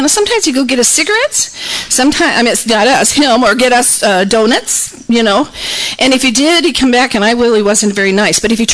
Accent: California, United States; moved away; also born or lived in Texas; I was from California, and so when we moved to Texas, there was a lot of stuff that went on there.

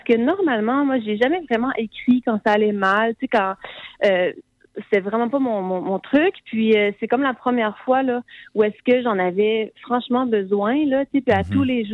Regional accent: Quebec, Canada; now in Montreal, Canada; Moi, je viens de la Beauce. Mm-hmm. Et là, j'habite à Montréal

